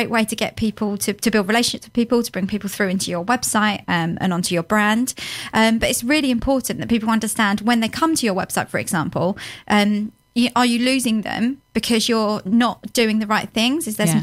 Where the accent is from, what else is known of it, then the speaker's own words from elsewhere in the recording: South East England, United Kingdom; And I'm from Kent, so that's one of the reasons.